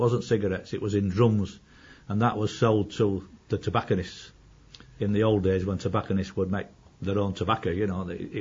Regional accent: Leeds, Yorkshire and the Humber, United Kingdom; born there; I was born in Leeds in 1946

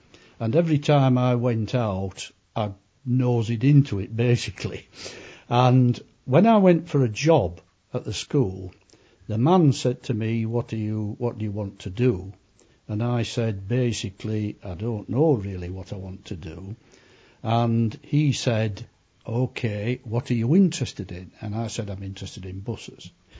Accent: Wakefield, Yorkshire and the Humber, United Kingdom; I was born in Wakefield in 1936.

